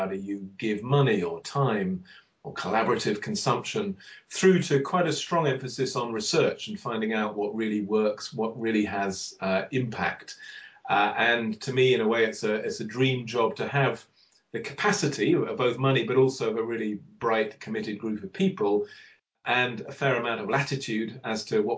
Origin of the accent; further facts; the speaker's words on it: London, United Kingdom; I was brought up in London